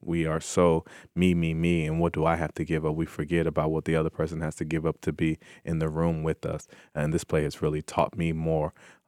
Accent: Tallahassee, Florida, United States; And I mentioned that I was from Tallahassee, Florida, and his smile opened up.

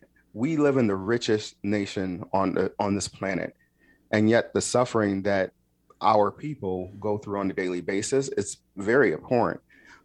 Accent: Kalamazoo, Michigan, United States; also born or lived in Nashville; now in Blue Springs, United States; I grew up in a beautiful town called Kalamazoo, Michigan, right off the shores of Lake Michigan.

